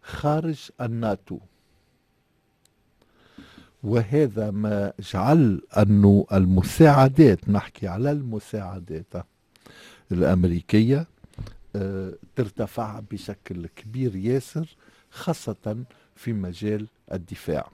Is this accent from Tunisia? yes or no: yes; Tunisia; احنا عندنا في تونس تقريبا 205-210 آليات